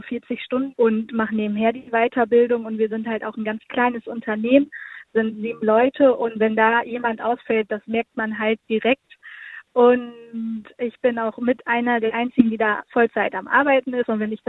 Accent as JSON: {"language": "German", "town": "Wettringen", "region": "North Rhine-Westphalia", "country": "Germany", "said": "Ja, ich komme halt auch aus Wettringen"}